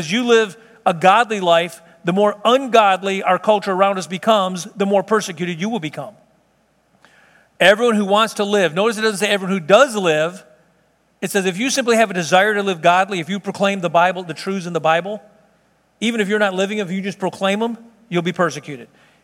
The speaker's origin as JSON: {"language": "English", "town": "Houston", "region": "Texas", "country": "United States", "tie": "born or raised there", "said": "Anyway, I grew up down there in Little York, Antoine, kind of from 12 to probably 17, 18."}